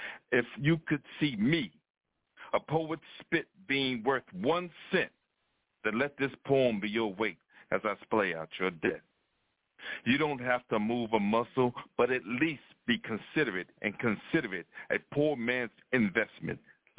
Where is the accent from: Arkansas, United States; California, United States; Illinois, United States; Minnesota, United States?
Arkansas, United States; Jacksonville; Man, I'm from Jacksonville.